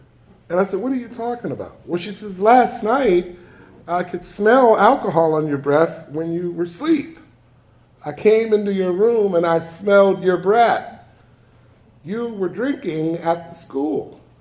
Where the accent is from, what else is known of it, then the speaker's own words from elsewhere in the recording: Los Angeles, California, United States; And I lived there for 14 and a half years. I come from the Jordan Downs Housing Projects in Watts.